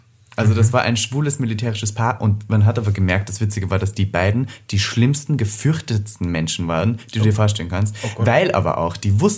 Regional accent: Austria; Ich komme aus Österreich, wo es nicht okay war.

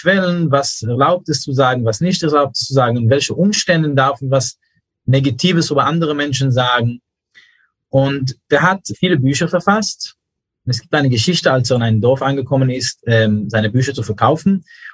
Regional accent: New York, United States; German is a second language; Ich bin in New York aufgewachsen, wo wir Free Speech hatten. Aber ich bin auch in einer sehr orthodoxen Familie aufgewachsen

